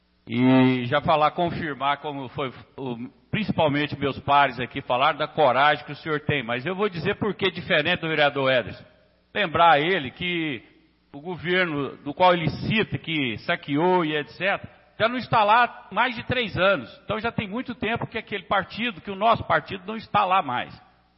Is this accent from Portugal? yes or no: no; Brazil; nós somos aqui, nós somos brasileiros e é o nosso presidente realmente